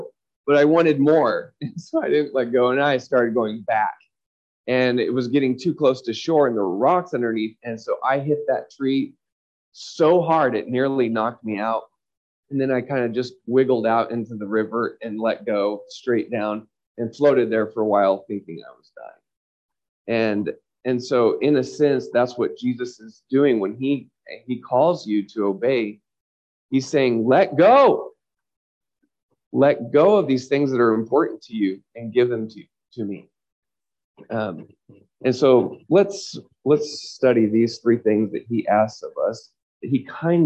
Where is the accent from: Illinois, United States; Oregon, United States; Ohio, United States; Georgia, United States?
Oregon, United States; I grew up in Oregon in my high school and college years